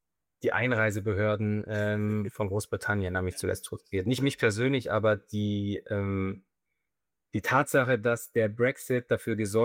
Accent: Bavaria, Germany; born there; bin in Oberbayern geboren und ich wohne in München

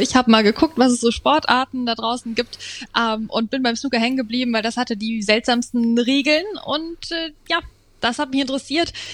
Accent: Munich, Bavaria, Germany; Jetzt komme ich aus München

